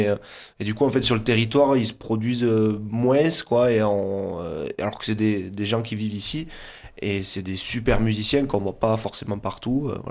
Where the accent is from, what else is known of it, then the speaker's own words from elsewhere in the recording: Tarbes, Occitanie, France; Moi, je suis calandrou de Tarbes.